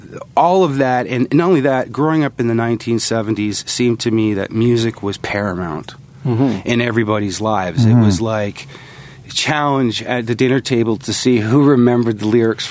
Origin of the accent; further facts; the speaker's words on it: Canada; Canadiana, to me, is defined by my experiences as a Canadian.